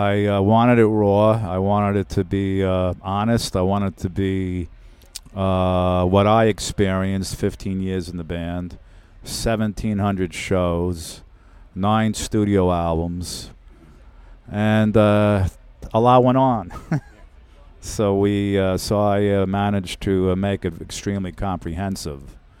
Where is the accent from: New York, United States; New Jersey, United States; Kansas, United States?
New York, United States; Brooklyn; I showed what it was like living in Brooklyn, growing up in Brooklyn, what it was like going to school